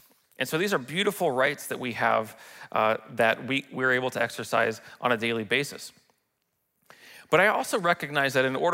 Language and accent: English; Spokane, Washington, United States; You know, as an American, as a Washingtonian, as a Spokaneite, I realize the importance of being involved as a citizen.